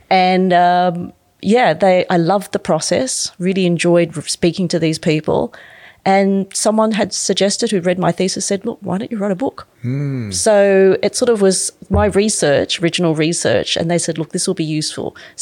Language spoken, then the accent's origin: English; Tamworth, New South Wales, Australia; I'm fourth generation Asian Australian. Mm-hmm. I was born in Tamworth. So if anyone knows of where Tamworth is, they know it's like 5 hours from Sydney and it's the Australasian country music capital.